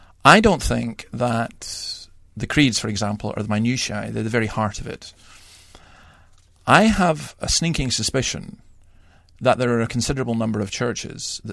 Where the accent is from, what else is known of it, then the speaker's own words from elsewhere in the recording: England, United Kingdom; I'm going to teach you as an Englishman, I'm going to teach you a good Scots phrase.